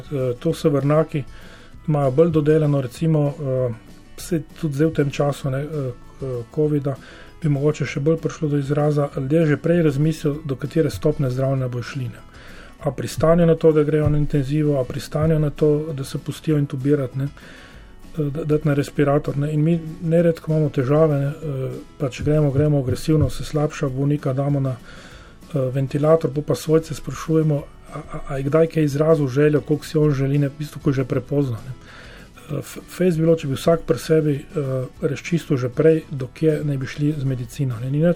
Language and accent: Slovenian; Šturje, Gorizia, Slovenia; Jaz sem iz Šturi.